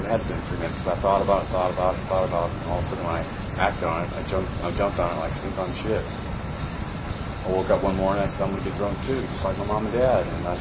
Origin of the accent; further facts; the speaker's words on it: Susanville, California, United States; born there; And I come from California. I'm born in Susanville, California.